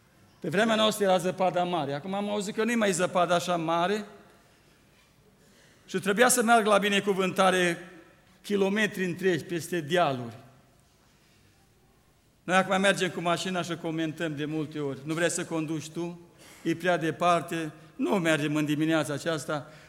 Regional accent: Romania; eu niciodată nu mi-a fost rușine să spun că sunt român, sunt român, mama m-a născut român, vorbesc românește, bine, bineînțeles și engleză, puțin, așa

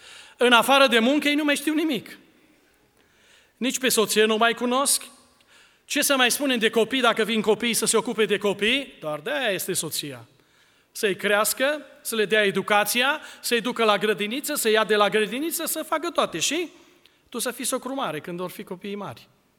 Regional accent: Romania; Ideea de la români, și noi suntem români.

